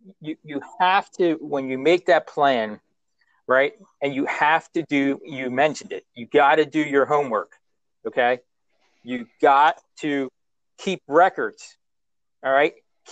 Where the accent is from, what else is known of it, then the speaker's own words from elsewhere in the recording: New Jersey, United States; we're from New Jersey. Mm-hmm. We kind of grew up East Coast, Big East.